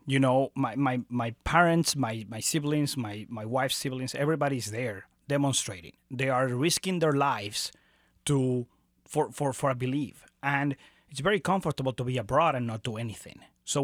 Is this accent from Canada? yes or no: no; Bolivia; moved away as an adult; now in Kansas City, United States; I grew up in Bolivia. I went there to high school, and then I came in 2002. And I've been here since.